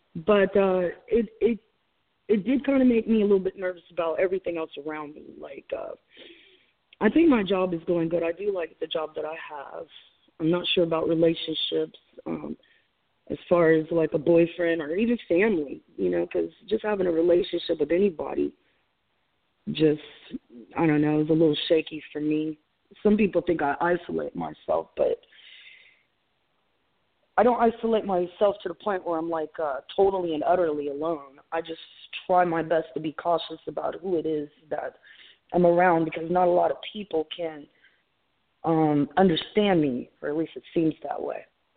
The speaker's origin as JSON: {"language": "English", "region": "Ohio", "country": "United States", "lives_now": "Delaware, United States", "said": "I want to go home, for one, because I live in Delaware, but I'm from Ohio, so I guess I got lucky on that."}